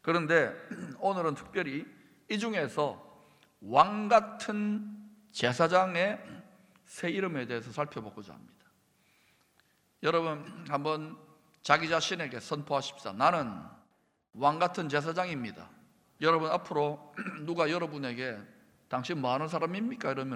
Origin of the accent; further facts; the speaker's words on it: South Korea; 이 땅에 우리가 태어나 있기 때문에 저는 한국 사람